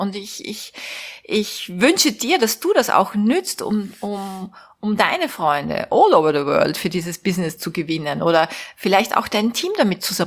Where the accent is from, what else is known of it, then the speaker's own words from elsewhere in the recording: Austria; Die Fenster sind natürlich nicht so dicht wie bei uns in Österreich.